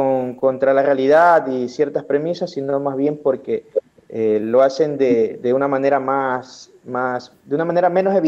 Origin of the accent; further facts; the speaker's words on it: Ecuador; ¿tú de dónde eres? ¿De Ecuador? Sí